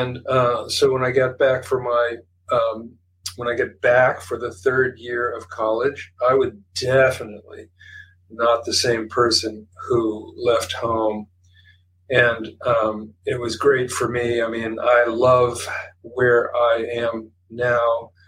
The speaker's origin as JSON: {"language": "English", "town": "Cincinnati", "region": "Ohio", "country": "United States", "said": "I'm from Cincinnati."}